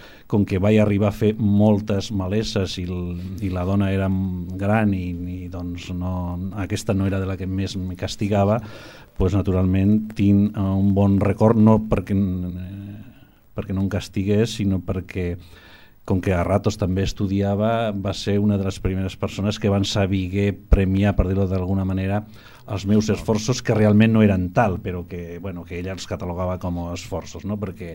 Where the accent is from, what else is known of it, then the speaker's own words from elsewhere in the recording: San Román de Morrano, Aragon, Spain; Doncs mai néixer en un poble de la província d'Osca que es diu Sant Román de Morrano.